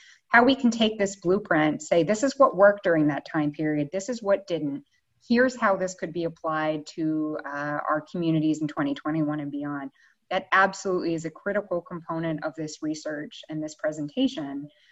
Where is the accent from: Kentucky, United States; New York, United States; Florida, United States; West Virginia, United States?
West Virginia, United States; And where I grew up in West Virginia, we had a lovely post office, big columns and marble floors that was built at that time.